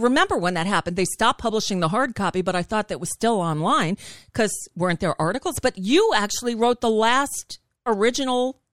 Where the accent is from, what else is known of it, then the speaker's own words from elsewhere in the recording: New York, United States; My father, you know, I grew up, I was born in New York.